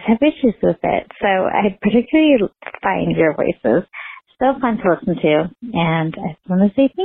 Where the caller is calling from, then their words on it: Denver, Colorado, United States; I'm calling from Denver